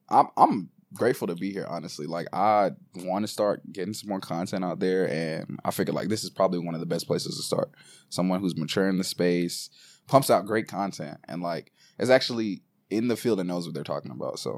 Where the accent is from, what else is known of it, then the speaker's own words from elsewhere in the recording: St. Thomas, U.S. Virgin Islands; So they're both from Dominica, and then I'm from St. Thomas specifically in the Virgin Islands.